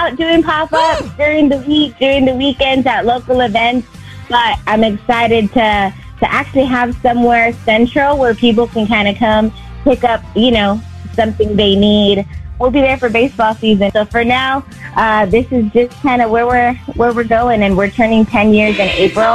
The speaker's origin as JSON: {"language": "English", "town": "Houston", "region": "Texas", "country": "United States", "said": "Hi, good morning. … I'm from Houston, Texas."}